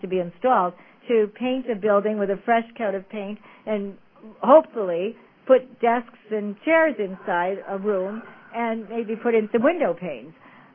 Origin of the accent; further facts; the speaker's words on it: United States; if I, as an American, were choosing who's going to go to the university.